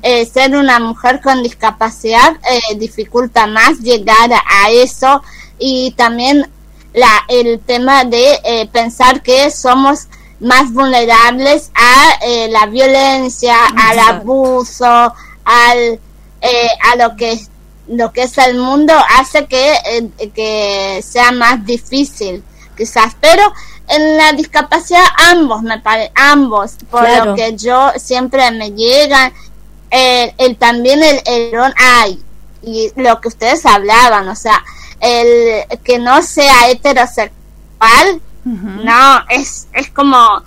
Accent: Misiones, Argentina; yo soy de Misiones, así que viví en el monte, en Misionero, literalmente

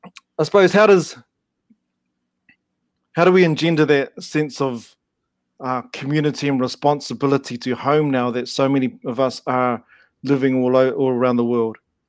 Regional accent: Upper Hutt, Wellington, New Zealand; also born or lived in Waikanae / Taranaki; I'm thinking of myself growing up in Upper Hutt and Waikanae, and then eventually coming back to Taranaki.

